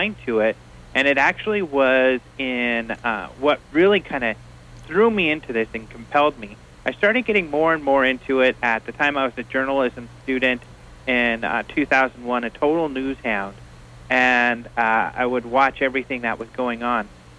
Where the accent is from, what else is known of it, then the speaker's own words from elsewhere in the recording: Colorado, United States; my background, I grew up in Colorado with kind of a Native American and Mexican background.